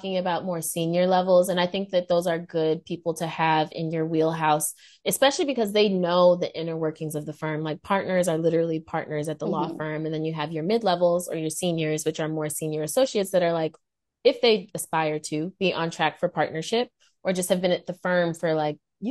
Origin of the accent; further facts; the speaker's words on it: Midwest, United States; I am from the Midwest, and I went to a PWI